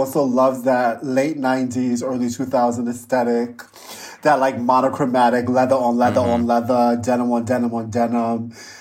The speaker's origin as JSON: {"language": "English", "town": "Brooklyn", "region": "New York", "country": "United States", "tie": "born or raised there", "said": "I mean, I can't wait to come home now. I'm born and raised in Brooklyn, and there's no place like home."}